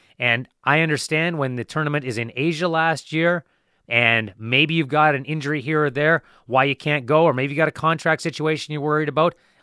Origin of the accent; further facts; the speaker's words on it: Kamloops, British Columbia, Canada; growing up in Kamloops, BC, that a guy from my hometown would find a way to play in the best basketball league on the planet